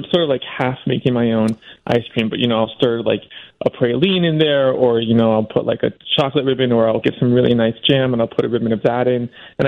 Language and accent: English; Cincinnati, Ohio, United States; I grew up in Cincinnati, so I know that, you know, there are certain things, you know, like people love to, you know, say mean things about Cincinnati chili